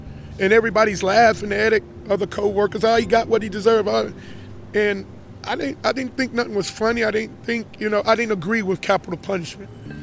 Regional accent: Washington, District of Columbia, United States; born there; now in Charlotte, United States; 47 years old. I was born in Washington, D.C., and Charlotte's my home, basically.

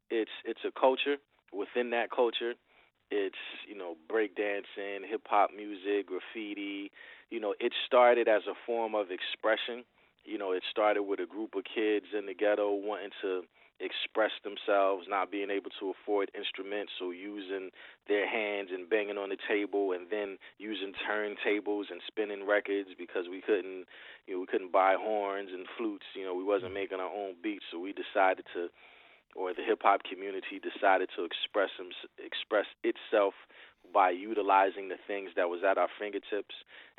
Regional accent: New Brunswick, New Jersey, United States; also born or lived in Willowboro, New Jersey / Franklin, New Jersey; I was born in New Brunswick, New Jersey. I spent time between New Brunswick and Willowboro, New Jersey, and also Franklin, New Jersey, as far as my roots and where I lived and how I came up.

